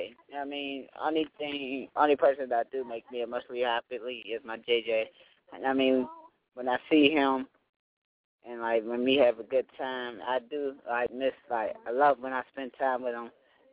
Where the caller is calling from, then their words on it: Pittsburgh, Pennsylvania, United States; I'm calling from Pittsburgh, yes.